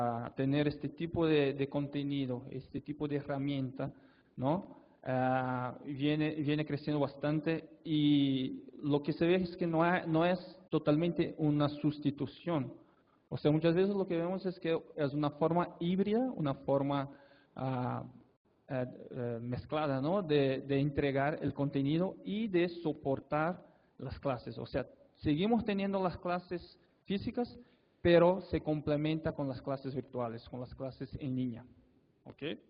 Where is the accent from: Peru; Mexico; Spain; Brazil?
Brazil; Spanish is a second language; Yo soy de Brasil, entonces ya desde el principio les pido disculpas por el portuñol, ¿ok?